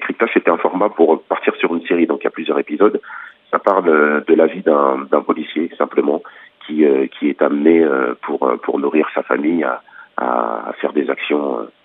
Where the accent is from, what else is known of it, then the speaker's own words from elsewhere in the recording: Chartres, Centre-Val de Loire, France; Je viens du quartier de la Madeleine, c'est le quartier dans lequel j'ai grandi.